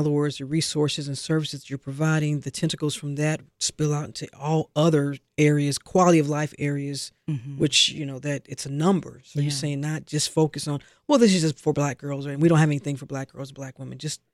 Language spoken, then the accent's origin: English; St. Louis, Missouri, United States; I'm from the Midwest. You know, I'm from St. Louis, but I've been here since 96.